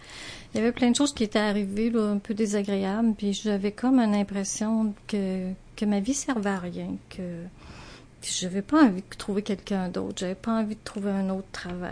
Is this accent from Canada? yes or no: yes; Beaumont, Quebec, Canada; Je suis née en 1956 à Beaumont. C'est dans le comté de Bellechasse, la rive sud. Chez nous, on était à la sortie du village, puis derrière, c'est tellement beau, il y avait le fleuve Saint-Laurent. Je suis la cadette d'une famille de 6 enfants. Mes parents étaient catholiques